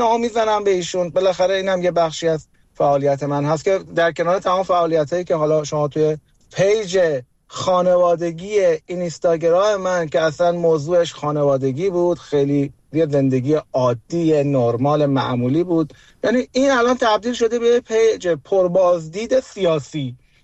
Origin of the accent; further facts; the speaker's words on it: Iran; ما توی ایران بزرگ شدیم، از اون زمانی که من به دنیا اومدم خب انقلاب شده بود،